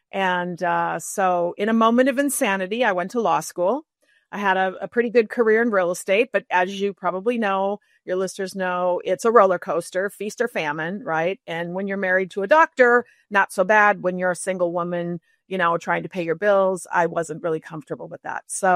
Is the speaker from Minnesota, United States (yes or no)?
yes; Bloomington, Minnesota, United States; But I grew up in Minnesota, Bloomington, Minnesota. I will always be from Minnesota in spite of the fact that I haven't lived here full time since my late 20s.